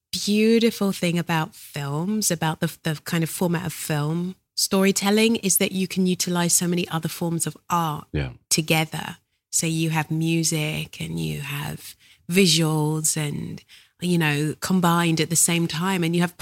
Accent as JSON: {"language": "English", "region": "London", "country": "United Kingdom", "tie": "born there", "said": "I was born in South London. I was born in the last 3 months of the 60s. So September 69."}